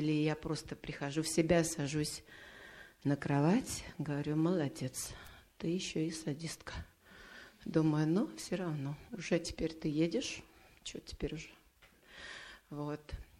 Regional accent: Tallinn, Harju County, Estonia; Я из Таллина.

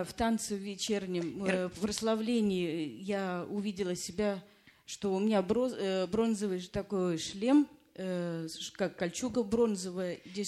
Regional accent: Russia; now in Finland; я сама из России, но живу в Финляндии.

